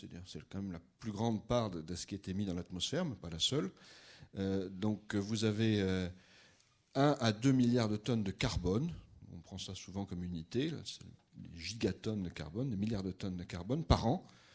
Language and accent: French; Bordeaux, Nouvelle-Aquitaine, France; now in Paris, France; même si je suis aussi d'origine bretonne, mais enfin j'ai été élevé à Bordeaux, j'ai fait mes débuts d'études à Bordeaux, mais je travaille depuis longtemps à Paris.